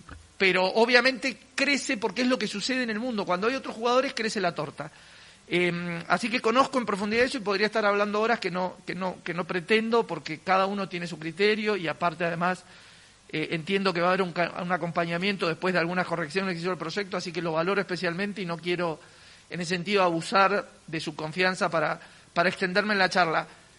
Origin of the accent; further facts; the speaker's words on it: Patagonia, Argentina; cuando era muy chico me crié en la Patagonia